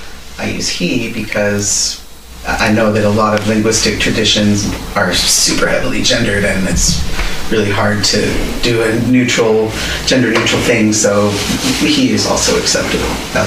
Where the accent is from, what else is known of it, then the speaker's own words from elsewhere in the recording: California, United States; So I'm originally from California, but the tribes that I am from are not based in California.